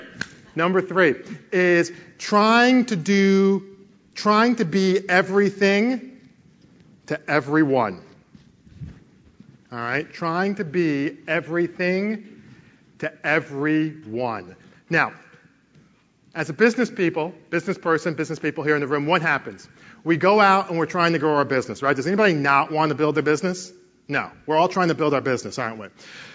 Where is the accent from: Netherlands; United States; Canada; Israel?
United States; Connecticut; Born and raised in Connecticut, actually, went to school in North Carolina.